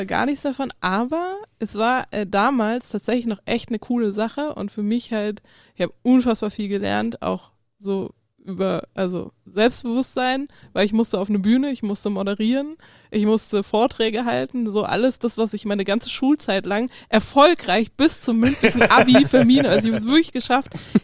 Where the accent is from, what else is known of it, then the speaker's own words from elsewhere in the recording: Darmstadt, Hesse, Germany; Ich komme ja ursprünglich aus Darmstadt bei Frankfurt